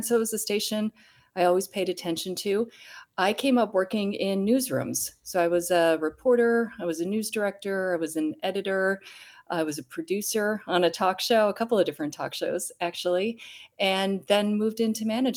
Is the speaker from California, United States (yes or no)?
no; Minnesota, United States; now in Wisconsin, United States; I grew up in Minnesota, actually, across the river in Minnesota. I've been in Wisconsin now for 2 years.